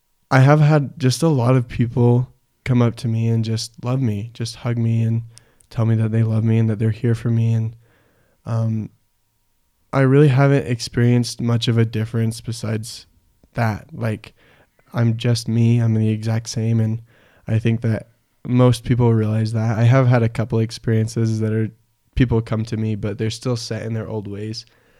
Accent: Hanksville, Utah, United States; So Hanksville's a very small town. I think there's about 175 people there at this point.

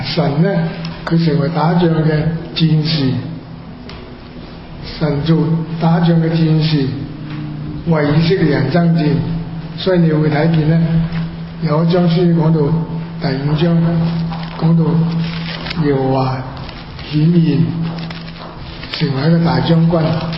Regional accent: China; 我哋中國人嗰五千年嘅文化歷史都有呢啲嘅情況，亦都有呢啲記錄嘅。

